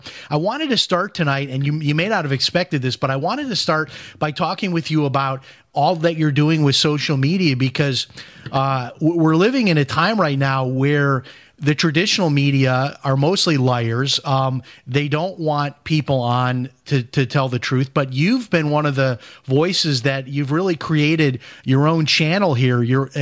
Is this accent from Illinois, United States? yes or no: yes; Chicago, Illinois, United States; I grew up in Chicago, but I always enjoyed that visit.